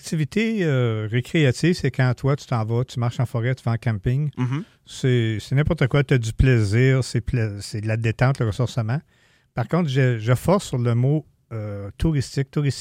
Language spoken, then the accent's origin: French; Gatineau, Quebec, Canada; Moi, quand j'étais un urbain, je viens de Gatineau.